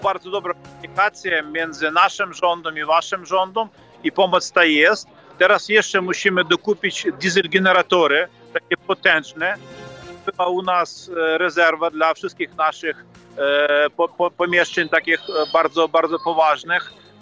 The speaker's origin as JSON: {"language": "Polish", "town": "Lviv", "region": "Lviv Oblast", "country": "Ukraine", "said": "U nas we Lwowie jest to 27 szkół"}